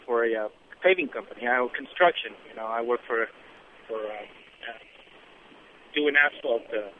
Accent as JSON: {"language": "English", "country": "Mexico", "moved": "yes", "lives_now": "Las Vegas, United States", "said": "I'm an immigrant from Mexico. I've been here 10 years in Las Vegas"}